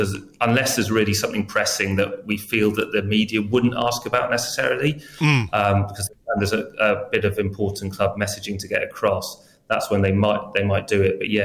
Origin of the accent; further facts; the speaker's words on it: England, United Kingdom; no, I'm very English.